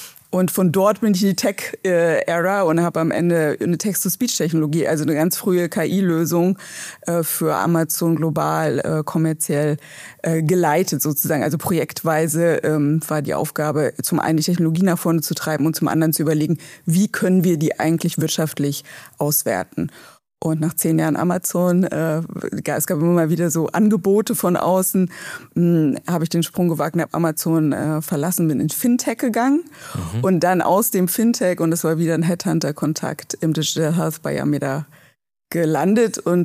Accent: Berlin, Germany; weil im Herzen bin ich ja Berlinerin. Aber eigentlich nicht.

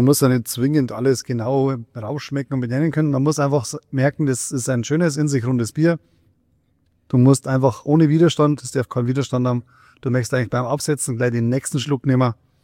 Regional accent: Bavaria, Germany; Hinterfotzigkeit, da man bei uns in Bayern sagen.

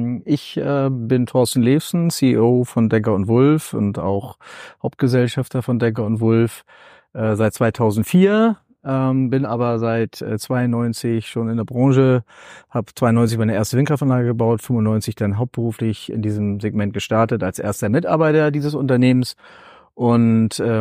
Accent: Schleswig-Holstein, Germany; Nordfriesland, wo ich herkomme

